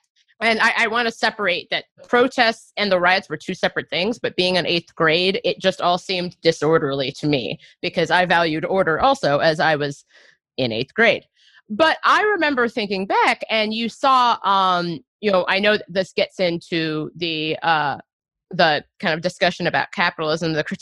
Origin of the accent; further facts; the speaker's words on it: Cincinnati, Ohio, United States; when I was in eighth grade, it was April 2001, and I grew up in Cincinnati, Ohio